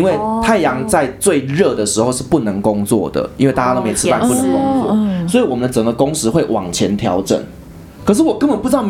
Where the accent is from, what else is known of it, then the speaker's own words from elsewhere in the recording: Taiwan; 但是不行，因为我是台湾人